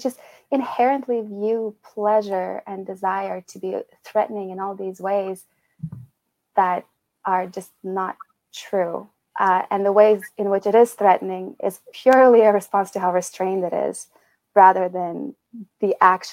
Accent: Uzbekistan; I grew up in Uzbekistan, so half of my family are Muslims, and the other half of my family are Russian Orthodox.

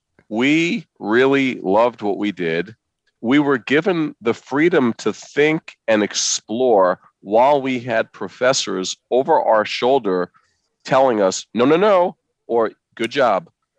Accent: Queens, New York, United States; when I grew up in Corona, Queens, I thought that was dangerous.

